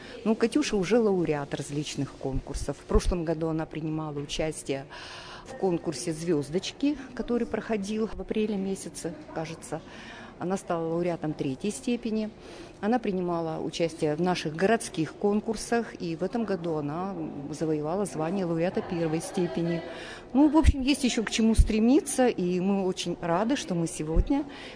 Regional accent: Novouralsk, Sverdlovsk Oblast, Russia; преподаватель по классу гитары, баяна, город Новоуральск.

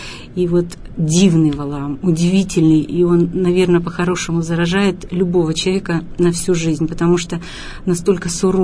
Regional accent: Yekaterinburg, Sverdlovsk Oblast, Russia; Мы из Екатеринбурга

